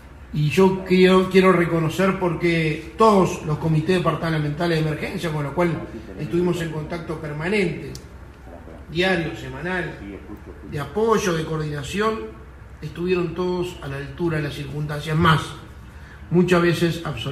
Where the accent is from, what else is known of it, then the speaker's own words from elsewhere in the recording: Uruguay; como uruguayos